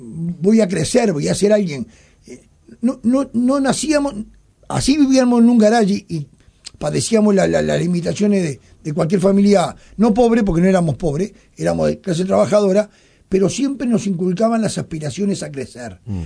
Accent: Montevideo, Uruguay; yo nací en el Cerrito de la Victoria, siempre cuento lo mismo. Basilio Araujo, 3793, a una cuadra de la iglesia, en la bajada. Viví 9 años en el garage. Nosotros vivíamos en el garage.

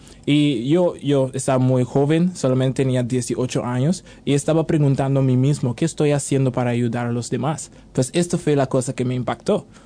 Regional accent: Curaçao; Pues yo soy de Curazao, uh-huh. Es una isla muy pequeña enfrente de Venezuela. Somos en el Caribe, conocido como las Islas ABC.

